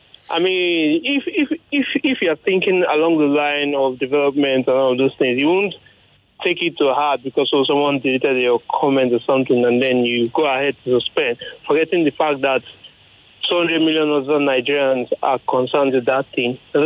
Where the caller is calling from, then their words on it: Japan; I'm calling from Japan.